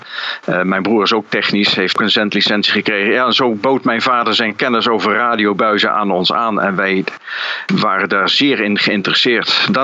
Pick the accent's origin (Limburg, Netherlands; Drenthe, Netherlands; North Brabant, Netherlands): North Brabant, Netherlands; Geldrop; now in Almelo, Netherlands; Ik ben 62 jaar oud. Ik woon in Almelo. Ik heb een technische achtergrond en ik kom oorspronkelijk uit Gelderop in Brabant. En ik woon sinds 1981 in Almelo